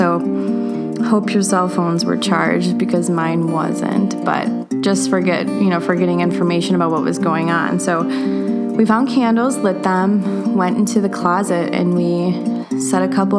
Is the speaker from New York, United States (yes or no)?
yes; Buffalo, New York, United States; We had the windows open because we're from Buffalo